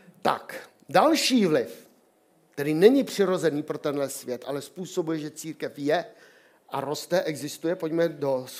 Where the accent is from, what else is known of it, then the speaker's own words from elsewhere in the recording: South Bohemian Region, Czechia; my jsme Jihočeši, že jo? Češi, Jihočeši.